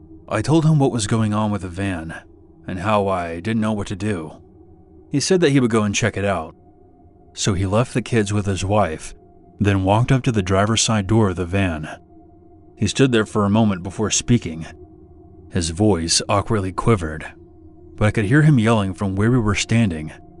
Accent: Florida, United States; I was going to college in South Florida, and I lived with my family in my hometown located in the Panhandle. It's about a 7-hour drive up through Central Florida to get between my school and my house

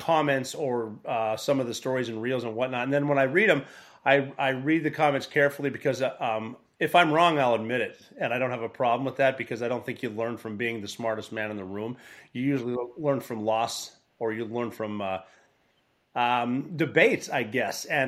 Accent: Montana, United States; You know, I grew up hunting in Montana

